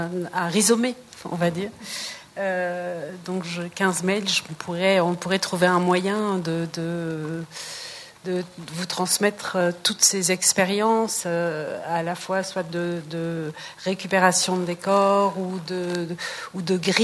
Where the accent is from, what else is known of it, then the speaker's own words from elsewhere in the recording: Dunkirk, Hauts-de-France, France; Moi, je suis de Dunkerque, je peux vous dire qu'en ce moment, c'est carnaval et vraiment, ça me manque.